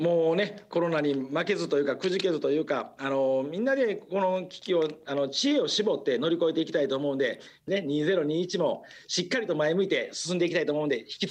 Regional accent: Akashi, Hyogo, Japan; まずは地元周辺、まあ、地元明石含めて、まあ、兵庫県この関西圏でお家でたこ焼きは焼いたことがある

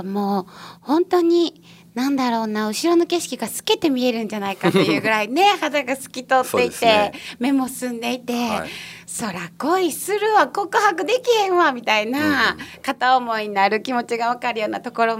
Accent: Kansai, Japan; 私も関西人なんでわ得したなみたいな感想があるんですけど

